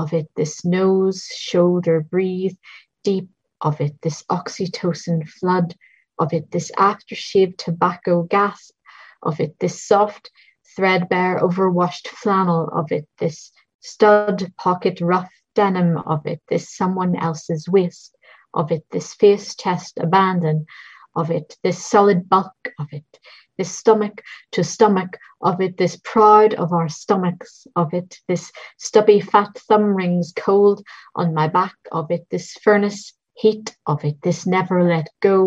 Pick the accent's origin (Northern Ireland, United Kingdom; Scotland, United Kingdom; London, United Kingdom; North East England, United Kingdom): Northern Ireland, United Kingdom; Belfast; This is an older one that I wrote about growing up in Belfast and all of the stuff that you don't really understand at the time